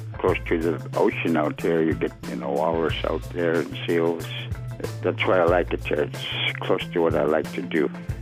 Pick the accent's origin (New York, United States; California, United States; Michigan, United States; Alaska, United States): Alaska, United States; Twin Hills; I'm from Twin Hills, and I work in the council office as a grant writer.